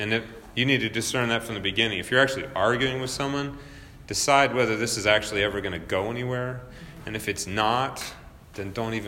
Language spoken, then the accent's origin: English; United Kingdom; I drive on the left side of the road because I'm British.